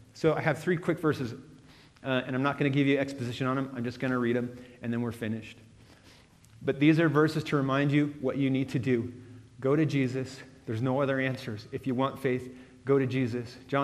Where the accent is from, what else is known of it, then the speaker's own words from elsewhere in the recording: California, United States; And I come from California, and I love plants with thick, waxy leaves.